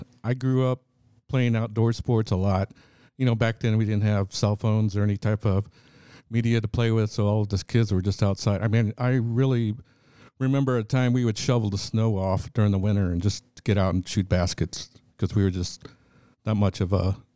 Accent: Alton, Illinois, United States; I grew up in Alton, graduated from Alton High School in 1980, played baseball and basketball.

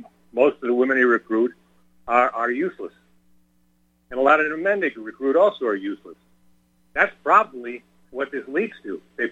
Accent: New York, United States; moved away; I'm from New York originally. I think it's an asshole, and I got out of there, okay?

